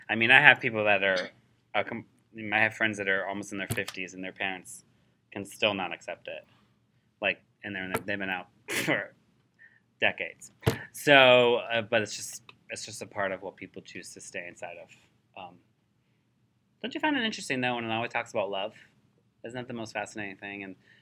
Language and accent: English; Massachusetts, United States; Not from here. I'm from Massachusetts.